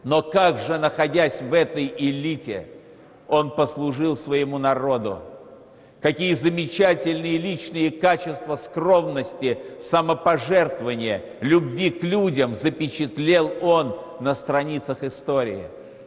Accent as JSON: {"language": "Russian", "region": "Saint Petersburg", "country": "Russia", "tie": "born or raised there", "said": "Этот образ, подлинник, находится в городе Петербурге, в моем родном городе"}